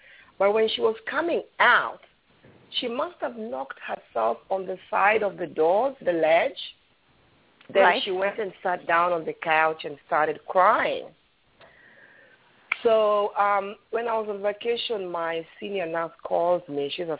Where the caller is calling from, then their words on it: New Jersey, United States; from New Jersey.